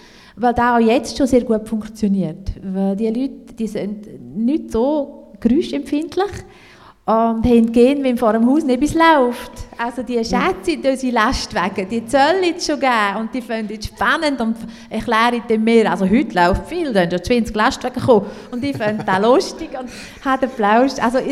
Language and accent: German; Appenzell, Appenzell Innerrhoden, Switzerland; accent: Appenzell dialect; first language Appenzell dialect; dass ich sehr bewusst zu Appenzell stand. Mein Dialekt ja, ist meine Muttersprache.